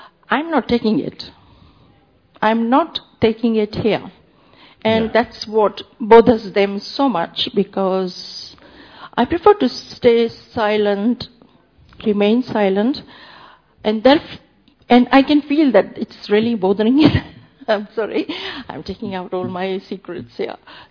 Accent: London, United Kingdom; I'm from London.

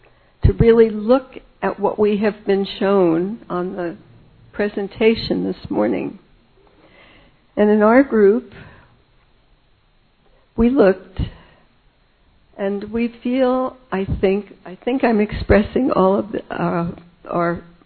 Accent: Hawaii, United States; I come from Hawaii, islands in the middle of the Pacific that belong to the United States of America. We are one state. Very isolated physically

